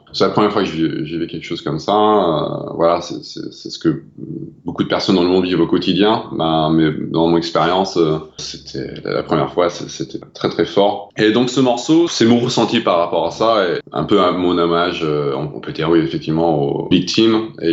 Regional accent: Canberra, Australian Capital Territory, Australia; French is a second language; moved away as an adult; also born or lived in France; now in Paris, France; Donc, je suis un musicien australien qui est basé à Paris depuis 2005. Voilà, où j'ai grandi à Canberra en Australie. Et jusqu'à mes 2005, mais j'avais aussi vécu en France quand j'étais enfant, pendant 4 ans. Donc je suis un peu francophone aussi

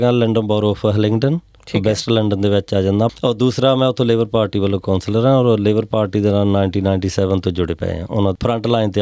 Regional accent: Hardoprala, Punjab, India; ਮੇਰਾ ਡਿਸਟ੍ਰਿਕਟ ਜਲੰਧਰ, ਪਿੰਡ ਹਰਦੋਪਰਾਲਾ, ਪੰਜਾਬ।

